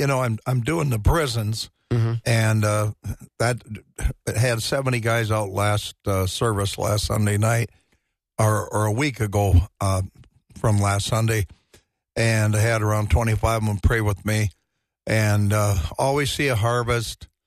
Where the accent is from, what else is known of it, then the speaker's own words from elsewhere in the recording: Wisconsin, United States; also born or lived in Missouri; Well, living up here in back in Wisconsin, we were living down in Missouri for 7 years. And, this is the old home spot.